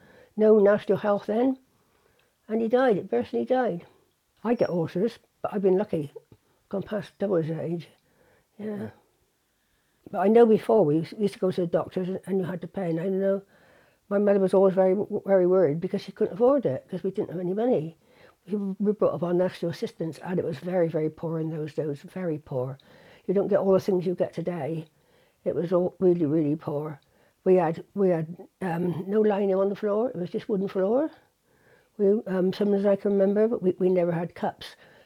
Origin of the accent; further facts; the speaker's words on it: Bath, South West England, United Kingdom; Well, I was born in New King Street, which is down by Green Park, Sainsbury's, and the big houses there.